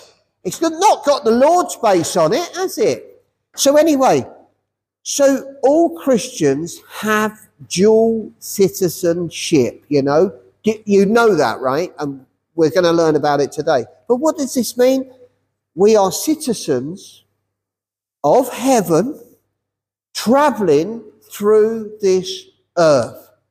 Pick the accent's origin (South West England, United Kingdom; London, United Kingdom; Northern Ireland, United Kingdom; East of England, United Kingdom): East of England, United Kingdom; Hemel Hempstead; Oh, I was born in Emelemstead. I'm a local lad. So naturally, I was born here in Hemel, okay?